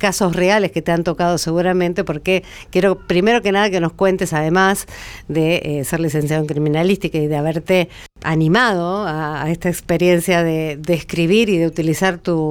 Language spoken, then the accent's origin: Spanish; Punta Indio, Buenos Aires Province, Argentina; yo ya trabajando en la radio de mi pueblo y cubriendo el hecho muy cerquita de la costa también allá en mi Punta Indio